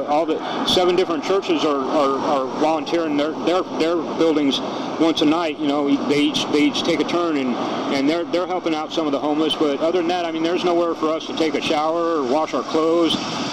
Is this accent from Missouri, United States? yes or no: no; Denver, Colorado, United States; From Denver. I grew up in Denver. I was born here, but I grew up in Denver.